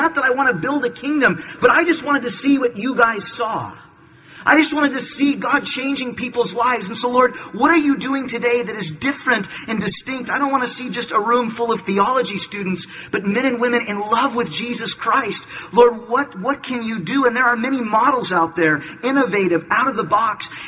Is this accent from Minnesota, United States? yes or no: no; Long Beach, California, United States; I grew up in Long Beach.